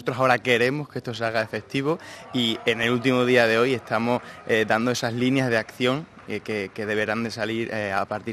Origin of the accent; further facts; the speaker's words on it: Spain; soy de España